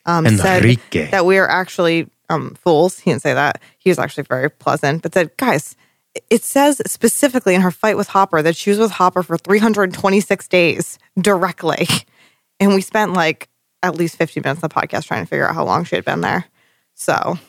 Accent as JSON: {"language": "English", "town": "Boston", "region": "Massachusetts", "country": "United States", "said": "Listen, I try my best, okay? I'm from Boston. I can't pronounce much very well."}